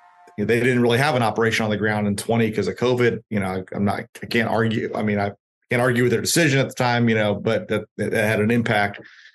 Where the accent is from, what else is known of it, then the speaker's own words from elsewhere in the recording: Milwaukee, Wisconsin, United States; now in Tampa, United States; Well, I'm from Milwaukee, but I now live in South Tampa. When I was a kid, we'd go to Bucks Bears games because it was a Bears home game.